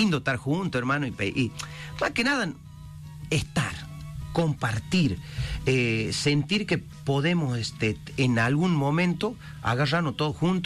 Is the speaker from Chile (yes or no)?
no; Argentina; Porque somos argentinos